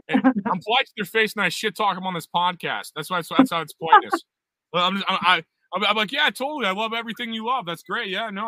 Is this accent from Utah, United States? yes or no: no; O'Fallon, Missouri, United States; Everybody went to my hometown instead, and everybody's out in O'Fallon and where I'm from and stuff instead.